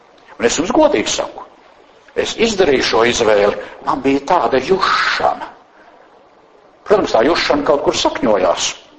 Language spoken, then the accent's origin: Latvian; Valka, Valka Municipality, Latvia; born there; Es esmu piedzimis Valkā kara laikā. Nu, lielais otrais pasaules karš, kas nu bija, vai ne, es piedzimu Valkā 42. Gadā, 1900, protams, nu pagājušā gadsimta